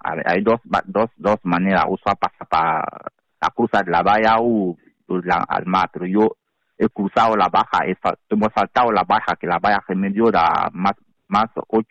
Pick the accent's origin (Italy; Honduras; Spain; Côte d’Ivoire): Côte d’Ivoire; Spanish is a second language; Uh-huh. Y soy de Costa de Marfil, marfilano.